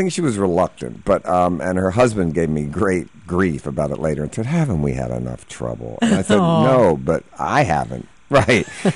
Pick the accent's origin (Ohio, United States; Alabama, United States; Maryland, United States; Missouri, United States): Maryland, United States; Baltimore; they said, where are you from, sir? And I said, Baltimore, and then they knew it was me.